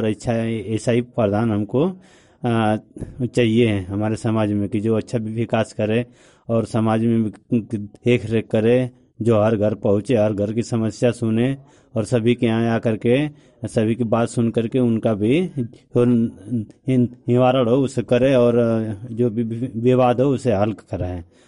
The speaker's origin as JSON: {"language": "Hindi", "town": "Jalalabad", "region": "Uttar Pradesh", "country": "India", "said": "बिशनपुरा, जलालाबाद का रहने वाला हूँ।"}